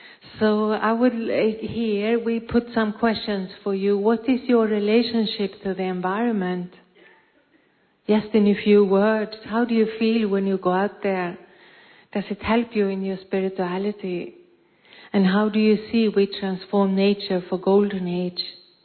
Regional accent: Copenhagen, Capital Region of Denmark, Denmark; I'm from Copenhagen. I live in the center in Copenhagen

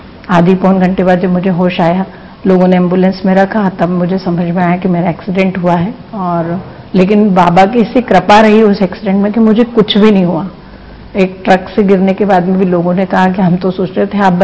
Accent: Indore, Madhya Pradesh, India; मैं इंदौर से हूँ

